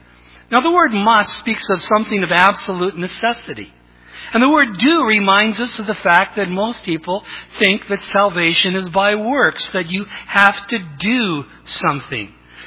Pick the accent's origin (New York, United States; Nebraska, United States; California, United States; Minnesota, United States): Minnesota, United States; Aurora; senior pastor at Duluth Bible Church. I grew up in Aurora